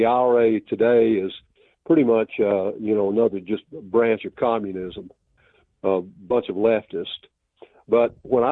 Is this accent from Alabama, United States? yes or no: yes; Alabama, United States; I said, no, I'm not a Yank either. I'm from Alabama.